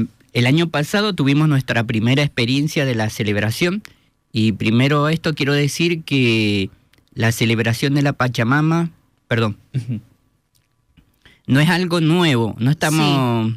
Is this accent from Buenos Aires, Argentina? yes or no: no; Lavalle, Mendoza, Argentina; En pleno centro, nací en el Hospital Viejo, así que bien, bien. Me encanta Lavalle, me he ido varias veces a Lavalle, pero hemos vuelto. Siempre ¿sí? Volvemos a elegir Lavalle.